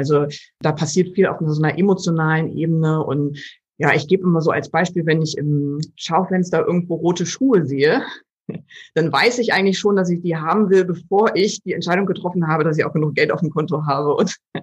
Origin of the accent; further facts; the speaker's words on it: Germany; Und wir haben dann festgestellt, Mensch, wir kommen ja beide aus Deutschland. So ein Zufall.